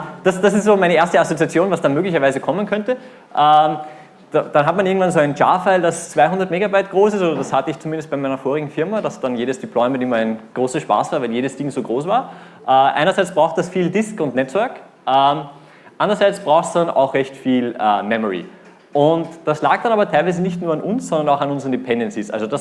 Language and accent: German; Vienna, Austria; wie man schon hört, aus Österreich, also ich bin aus Wien.